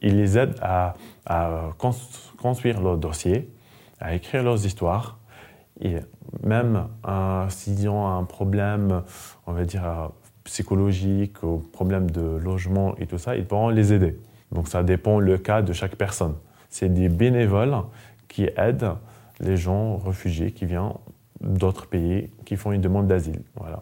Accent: Algeria; now in France; je viens d'Algérie, je suis réfugié, queer, bien sûr. Ça fait 5 ans que je suis là en France

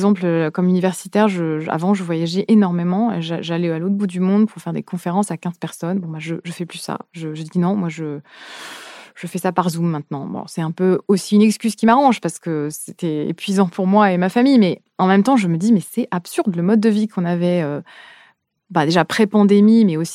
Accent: France; Surtout en tant que Française, c'est vraiment, je trouve ça difficile.

